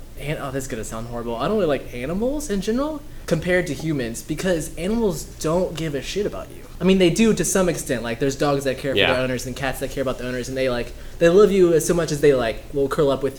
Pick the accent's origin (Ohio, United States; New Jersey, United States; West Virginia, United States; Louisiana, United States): Louisiana, United States; Yeah, even though we're from Louisiana.